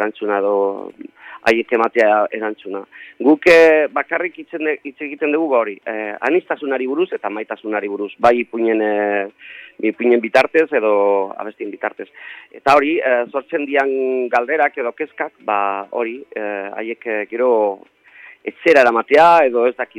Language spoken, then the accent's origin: Basque; Llodio, Basque Country, Spain; Basque is a second language; Euskaldun berria naiz, laudiokoa